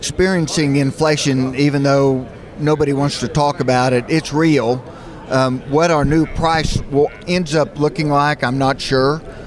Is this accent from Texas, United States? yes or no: yes; Midland, Texas, United States; I grew up here in Midland, and when I graduated from college, moved back to Midland